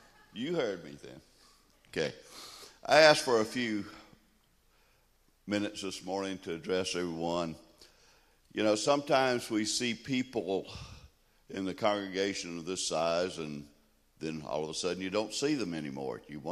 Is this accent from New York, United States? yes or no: no; Mississippi, United States; The church I grew up in Mississippi was attended by very many, many military people.